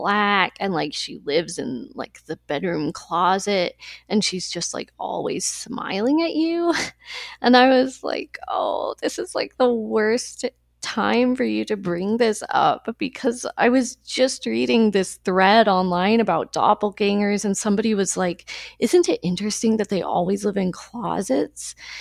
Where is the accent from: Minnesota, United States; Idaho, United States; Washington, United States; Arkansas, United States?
Arkansas, United States; but even growing up in Arkansas, there were some of the people that kind of populate this book that are a little more rural